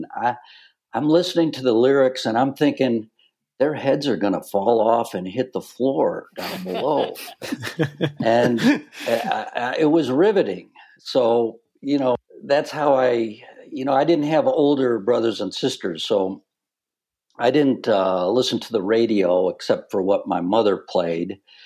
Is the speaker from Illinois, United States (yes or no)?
yes; Naperville, Illinois, United States; also born or lived in Merced, California; Well, I was only born in Merced, California. I was less than one when we moved back to Chicago, where my mom is from. But I was raised in Naperville, Illinois, which is a suburb.